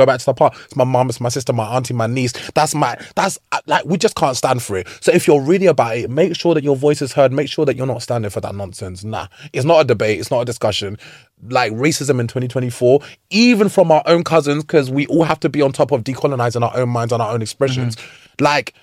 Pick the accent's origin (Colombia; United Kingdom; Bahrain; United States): United Kingdom; We're British children. Yeah, like our parents may not have been, our grandparents may not have been from here, but I tell you what, my papers are my papers, babe.